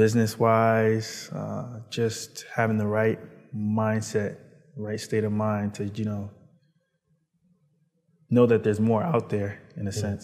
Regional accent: Baltimore, Maryland, United States; also born or lived in New York; Well, I lived in, I was born in New York, sorry. And then I traveled after 4 to Baltimore. It was rough in New York and it was rough in Baltimore. Decided to move from Baltimore to Virginia, then Maryland, and then Virginia.

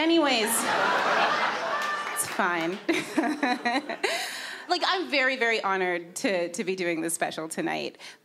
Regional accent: Scarborough, Ontario, Canada; I'm from Scarborough originally.

